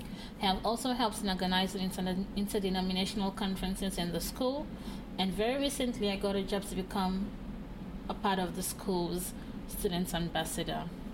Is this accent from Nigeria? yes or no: yes; Osun, Nigeria; I am from Osun State, in the western part of Nigeria.